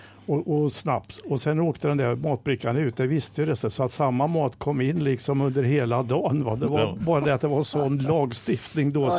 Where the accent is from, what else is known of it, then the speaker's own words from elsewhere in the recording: Kristinehamn, Värmland, Sweden; restaurangerna som var i Kristinehamn och så där vi är uppvuxen